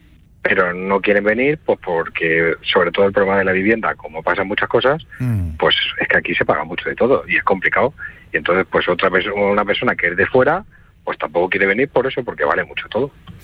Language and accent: Spanish; Madrid, Community of Madrid, Spain; yo soy de Madrid y yo he trabajado 20 años allí en la hostelería.